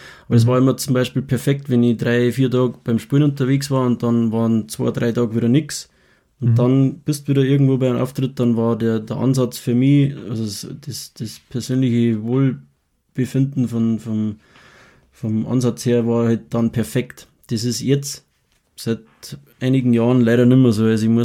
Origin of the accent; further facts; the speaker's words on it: Oberbergkirchen, Bavaria, Germany; ich bin in einem Musikverein groß geworden. Also da, wo ich halt meine Heimat in Oberbergkirchen ist das.